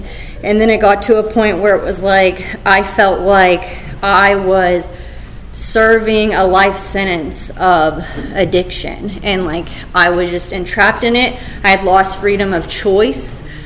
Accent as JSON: {"language": "English", "region": "Florida", "country": "United States", "said": "Like you said, I'm from Florida. I live in Central Florida, so this isn't like my backyard."}